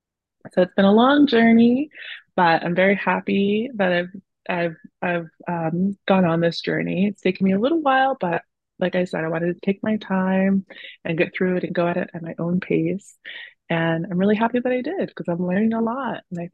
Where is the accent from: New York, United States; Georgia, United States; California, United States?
California, United States; Sacramento; also born or lived in England / Illinois / Nevada; Yeah, so I grew up mostly in Sacramento, California. My dad was in the Air Force, and so we did a little bit of moving around when I was a kid. We went to England, and then we came back to the States